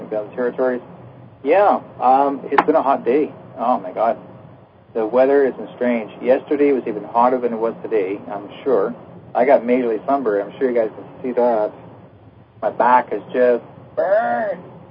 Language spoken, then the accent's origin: English; Brandon, Manitoba, Canada; born there; my old stomping grounds of Winnipeg, Manitoba. That's where I was born in Brandon, Manitoba.